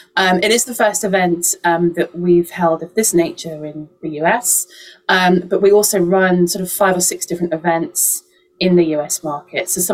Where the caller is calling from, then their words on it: London, United Kingdom; So I'm joining you from Solar Media in London, UK